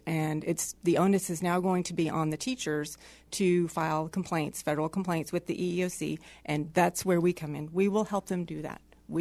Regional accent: Texas, United States; Well, started out up in, born and raised in Texas. I got my teaching certificate up in New Jersey.

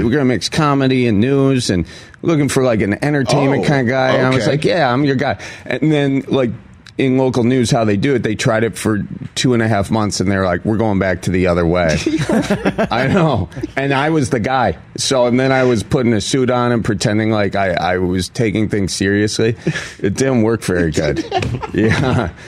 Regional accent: Wisconsin, United States; accent: Wisconsin; They said I couldn't do voiceovers at one place because I had a Wisconsin accent.

